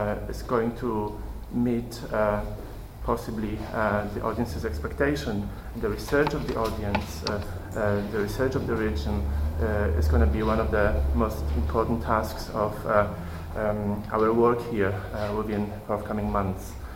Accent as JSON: {"language": "English", "town": "Krakow", "region": "Lesser Poland", "country": "Poland", "second_language": "English", "moved": "as an adult", "lives_now": "Graz, Austria", "said": "Originally, I came from Krakow, from Poland"}